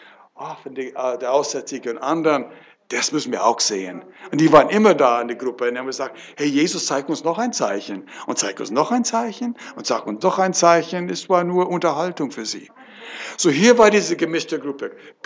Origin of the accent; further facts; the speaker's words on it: California, United States; German is a second language; now in Germany; Nein, ich komme aus Amerika, aus Kalifornien.